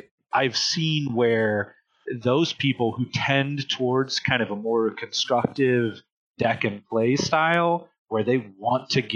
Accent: Missouri, United States; but in my home state of Missouri, the number of years I've been playing this game could get a driver's permit now.

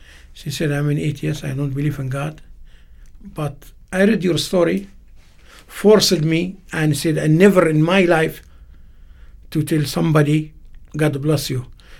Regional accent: Libya; English is a second language; I am from Libya, which we have civil war now for 9 years.

